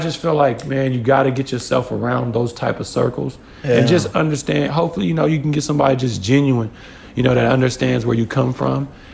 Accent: San Francisco, California, United States; I'm from the Bay when I was in San Francisco.

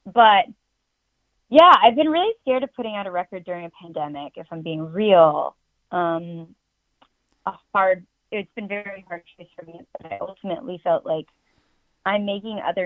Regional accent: California, United States; I mean, I grew up in California.

